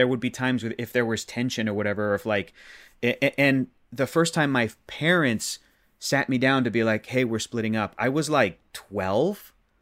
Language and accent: English; Chula Vista, California, United States; also born or lived in San Diego; Born and raised in San Diego. And that's California, San Diego, California.